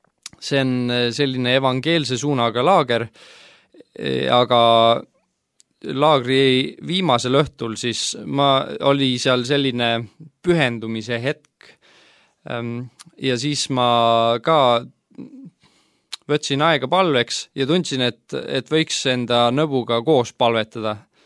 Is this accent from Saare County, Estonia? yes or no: yes; Saare County, Estonia; Olen pärit kristlikust kodust Saaremaalt ja esimest korda ma usun, ma kuulsingi Jumalast oma vanematelt